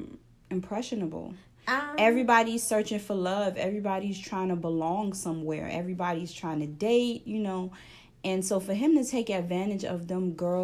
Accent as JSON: {"language": "English", "town": "New York City", "region": "New York", "country": "United States", "tie": "born or raised there", "said": "Me and Crystal are from New York, born and raised in New York City, okay? I went to school in Queens, my middle school."}